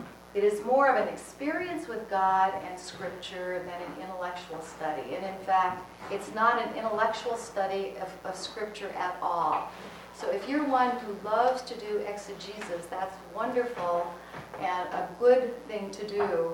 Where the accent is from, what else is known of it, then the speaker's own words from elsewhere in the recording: Denver, Colorado, United States; So, I'm from Denver, Colorado, and I'm serving for 3 weeks in the village as spiritual director.